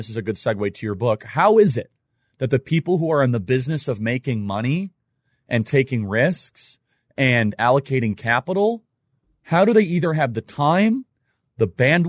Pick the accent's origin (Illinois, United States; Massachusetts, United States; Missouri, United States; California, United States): Illinois, United States; Chicago; I didn't grow up in New York. I grew up in Chicago, but I visited.